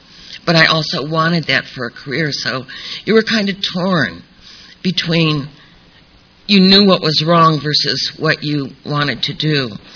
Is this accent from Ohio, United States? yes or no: yes; Painesville, Ohio, United States; I grew up in Painesville, Ohio. And my family in Painesville, Ohio was very poor.